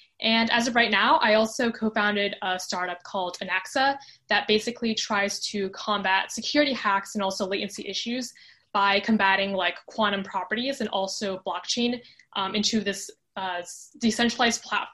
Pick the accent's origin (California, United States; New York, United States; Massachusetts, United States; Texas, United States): Massachusetts, United States; Boston; I'm 16 and I'm from Boston.